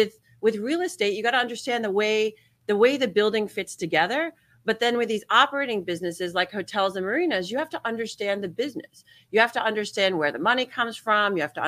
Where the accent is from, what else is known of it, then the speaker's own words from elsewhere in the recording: New Jersey, United States; I grew up in New Jersey, just outside of Manhattan.